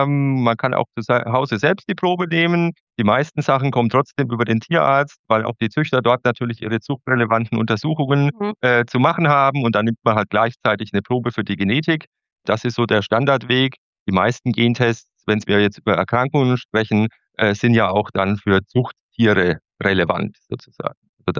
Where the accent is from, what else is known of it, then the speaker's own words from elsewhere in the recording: Bavaria, Germany; Aufgewachsen bin ich in der Nähe von Würzburg. Also ich bin schon in gewisser Weise aus der Gegend, habe auch in Würzburg studiert